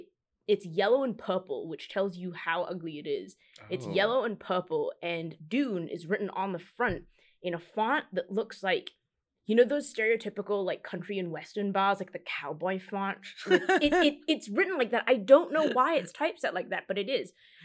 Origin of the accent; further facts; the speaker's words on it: Malaysia; in my home country, in Malaysia.